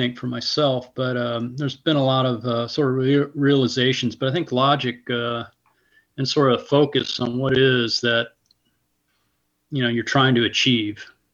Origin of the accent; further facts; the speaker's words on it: Bloomington, Indiana, United States; I had like a whole bunch of aquariums growing up in Bloomington, Indiana.